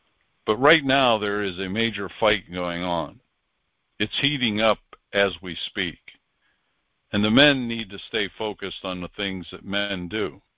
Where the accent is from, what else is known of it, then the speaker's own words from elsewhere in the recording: Wales, United Kingdom; because I am Welsh, and it just didn't make sense until I looked into Tartaria